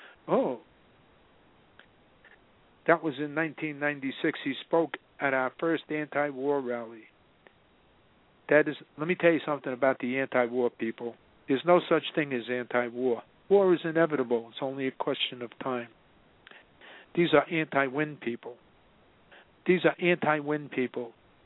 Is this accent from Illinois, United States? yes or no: yes; Chicago, Illinois, United States; I'm from Chicago, too, and known Obama from the time he came to the new party to get our endorsement for his first race ever.